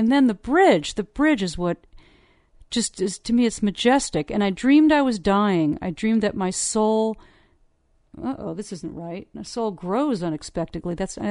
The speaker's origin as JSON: {"language": "English", "country": "United States", "said": "You know, here we are Americans. We've got three meals a day."}